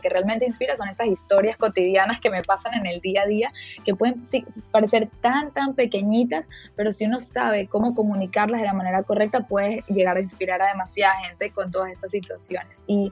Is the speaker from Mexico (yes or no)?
no; Venezuela; moved away; eso es algo que me encanta de vivir fuera de mi país, que en mi país nunca hubiese conocido a toda esta gente. Me hubiese siempre quedado rodeada de puros venezolanos.